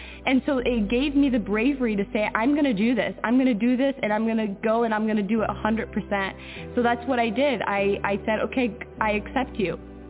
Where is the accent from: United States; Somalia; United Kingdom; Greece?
Somalia; I'm from Somalia, and this is how I found the truth.